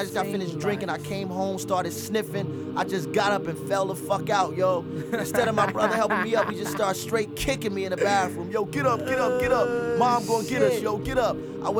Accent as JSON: {"language": "English", "town": "Newark", "region": "New Jersey", "country": "United States", "tie": "born or raised there", "said": "I learned that shit growing up in Newark, man. The Brick City."}